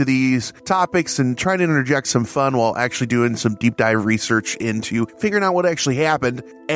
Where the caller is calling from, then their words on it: Chicago, Illinois, United States; I am coming from Chicagoland in my quarantine bunker, also known as my house.